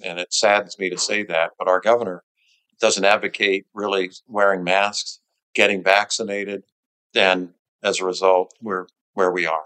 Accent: St. Petersburg, Florida, United States; St. Petersburg, my hometown, yes.

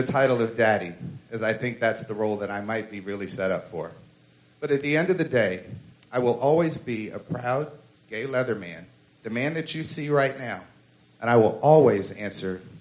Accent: Charleston, South Carolina, United States; I mean, where are you from? Charleston. I mean, where's your family from? Charleston. I mean, oh, you mean my race? Oh, I'm black.

